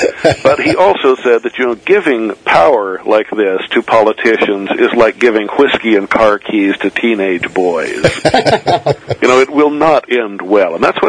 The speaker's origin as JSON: {"language": "English", "town": "Redlands", "region": "California", "country": "United States"}